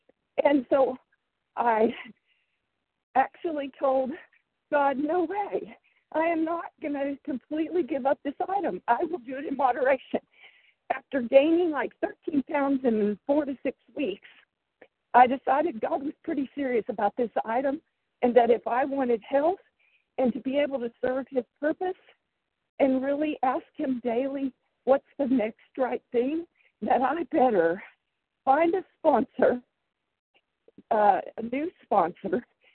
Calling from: Tulsa, Oklahoma, United States; and I'm calling from Tulsa, Oklahoma, and I also live part-time in Coppell, Texas as well. So kind of between two states.

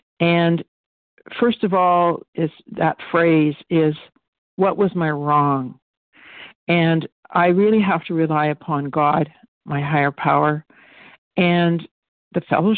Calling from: British Columbia, Canada; I'm calling in from British Columbia, Canada.

